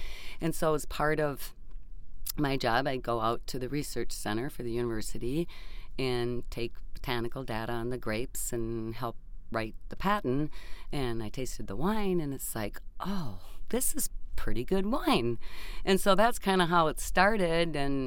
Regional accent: Moorhead, Minnesota, United States; Okay, well, I grew up in Moorhead.

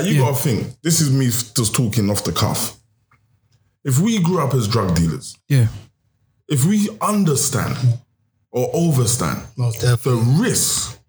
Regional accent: Brixton, London, United Kingdom; I said, bro, I grew up in Brixton.

